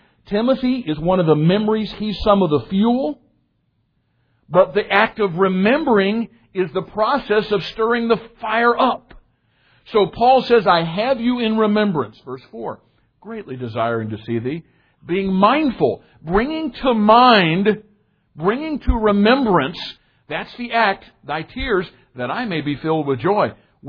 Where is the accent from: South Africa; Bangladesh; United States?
United States; I grew up on the Mississippi River.